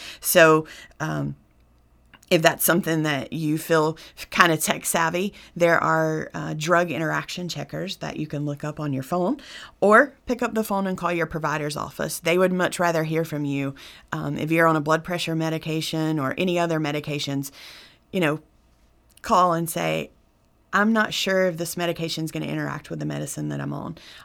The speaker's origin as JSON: {"language": "English", "region": "North Carolina", "country": "United States", "tie": "born or raised there", "said": "I'm from the mountains of North Carolina. I grew up in Jackson County"}